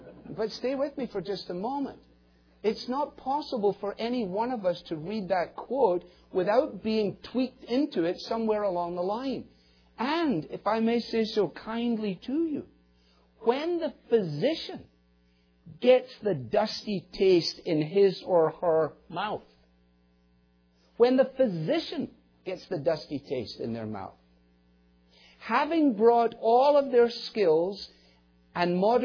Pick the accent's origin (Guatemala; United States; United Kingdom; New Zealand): United Kingdom; Scotland; I was brought up in Scotland, brought up in the second half of the 20th century, born in 52